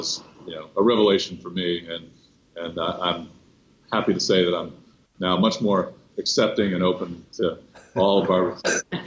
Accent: Atlanta, Georgia, United States; also born or lived in North Carolina; You know, I grew up here in Atlanta, went to school in North Carolina.

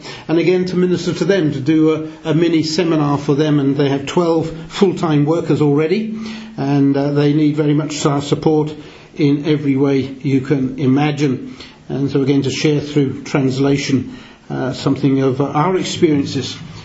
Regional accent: England, United Kingdom; Obviously I can't counsel them, I'm a male and I'm English to boot, and have little understanding of their culture compared with others.

